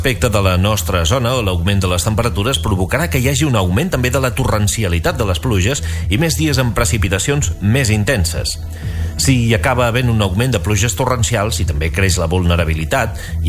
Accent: Pals, Catalonia, Spain; Al meu poble, a Pals, hi vaig veure baixar aigua pel carrer de casa com feia molts anys

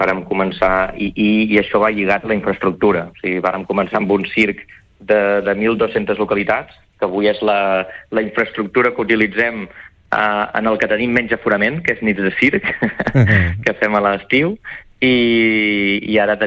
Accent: Figueres, Catalonia, Spain; born there; Jo vaig néixer a Figueres.

